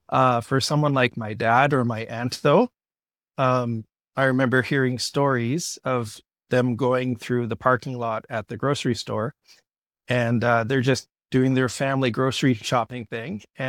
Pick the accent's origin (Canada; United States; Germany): Canada; Kelowna, British Columbia; I grew up in Kelowna, and kind of a distinguishing feature of Kelowna in the mid 20th century was it was about 80% European